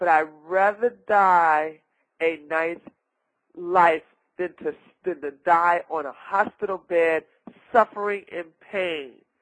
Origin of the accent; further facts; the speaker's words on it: Washington, District of Columbia, United States; my family comes from the country, even though I was born and raised in Washington, D.C., my roots are down here in Georgia as well as North Carolina